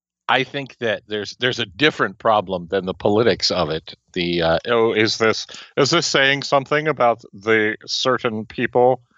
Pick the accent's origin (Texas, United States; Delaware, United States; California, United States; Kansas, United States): Kansas, United States; because I'm from Kansas and it's 20 years behind.